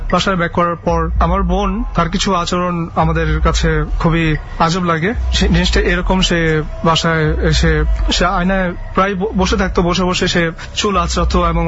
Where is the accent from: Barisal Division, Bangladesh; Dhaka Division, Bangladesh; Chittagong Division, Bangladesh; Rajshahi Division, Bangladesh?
Dhaka Division, Bangladesh; Dhaka; আমি ধানমন্ডি জিগাতলা থেকে এসেছি।